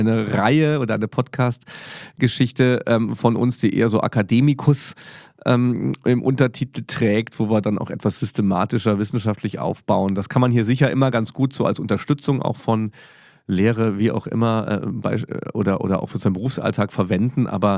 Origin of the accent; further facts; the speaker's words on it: Saarland, Germany; Als Saarländer ist man da nicht so weit entfernt